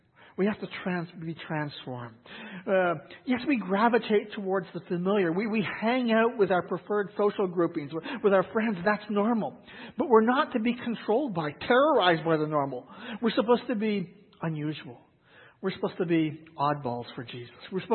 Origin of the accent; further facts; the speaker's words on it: Canada; because we're both from Canada